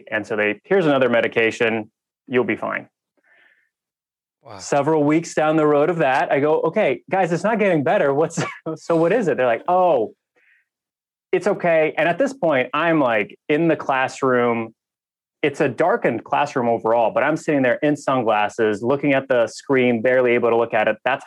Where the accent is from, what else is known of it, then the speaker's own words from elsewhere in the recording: Russia; now in Nashville, United States; I'm originally from Russia